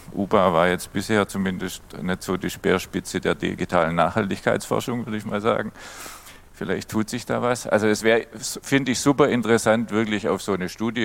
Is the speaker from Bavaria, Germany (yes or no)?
no; Karlsruhe, Baden-Württemberg, Germany; ich komme aus Karlsruhe, da gibt es ganz viel Bestandgebäude, es gibt viel Sonne.